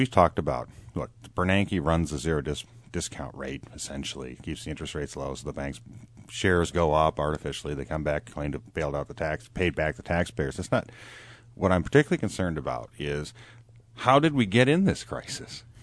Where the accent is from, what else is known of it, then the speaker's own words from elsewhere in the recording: Detroit, Michigan, United States; I'm from Detroit.